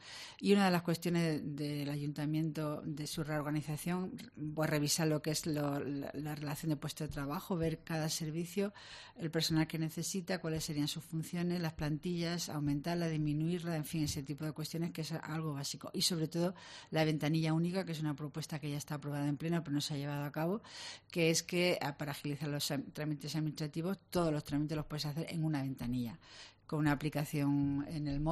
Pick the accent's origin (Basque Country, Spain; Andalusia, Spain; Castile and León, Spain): Andalusia, Spain; Granada; Me quedé aquí por decisión propia, yo soy de Granada, vine aquí cuando el hospital nuevo se reformó